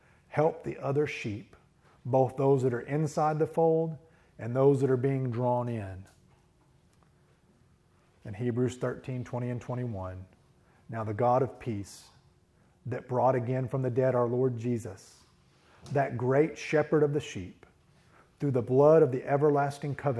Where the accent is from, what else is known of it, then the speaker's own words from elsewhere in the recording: Alvarado, Texas, United States; a culture very much far removed from all of my experiences growing up in Alvarado, Texas.